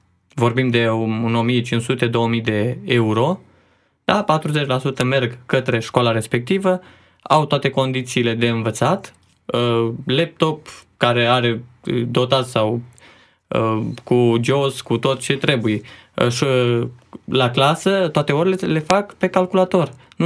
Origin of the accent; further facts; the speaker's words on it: Focșani, Vrancea County, Romania; Din Focșani, județul Vrancea. Mă bucur să fiu dintr-un oraș mic, care cred că e și călduros